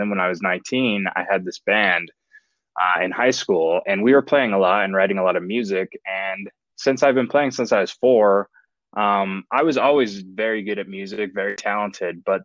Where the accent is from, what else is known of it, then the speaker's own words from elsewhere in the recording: Utah, United States; I grew up in Utah, which is famous for its like big Mormon population. Mm-hmm. And I grew up Mormon.